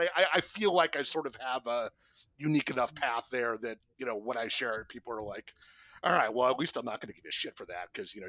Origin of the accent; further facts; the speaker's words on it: New York, United States; my former next door neighbor from growing up in New York